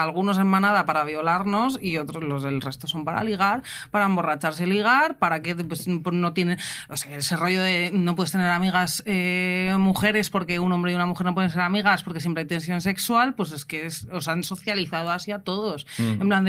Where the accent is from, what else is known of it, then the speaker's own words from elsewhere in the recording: Ávila, Castile and León, Spain; A mí lo que me pasó es que yo soy de Ávila. Entonces, en Ávila, pues... me encanta que la gente se descoja.